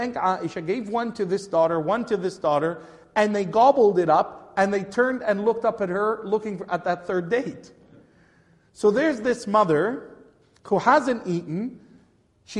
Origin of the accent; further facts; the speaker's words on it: Toronto, Ontario, Canada; in Masjid Tariq, where I grew up in Toronto, the Toronto and Region Islamic Center